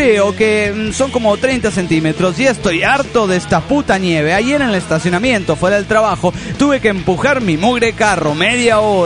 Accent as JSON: {"language": "Spanish", "country": "Guatemala", "said": "de Guatemala."}